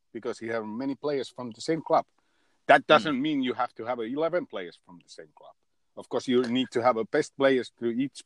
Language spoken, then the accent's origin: English; Finland; I'm also from Finland